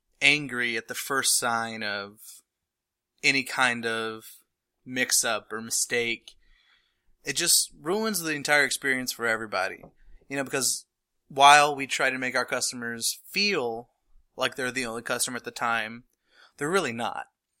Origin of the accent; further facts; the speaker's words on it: North Carolina, United States; I'm from North Carolina, but it just... comes out every now and then